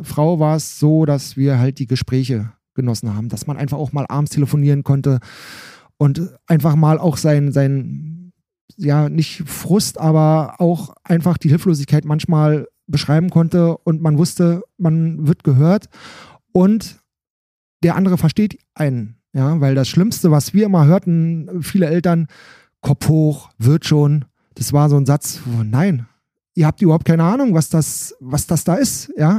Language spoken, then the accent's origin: German; Bad Freienwalde, Brandenburg, Germany; ich komme aus Alt-Ramft, das ist ein Teil, Ortsteil von Bad Freienwalde